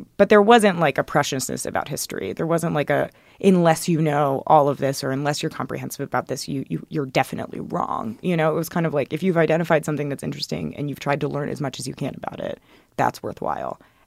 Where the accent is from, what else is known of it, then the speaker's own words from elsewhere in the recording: the South, United States; And I grew up in the South and kind of could imagine what that might look like.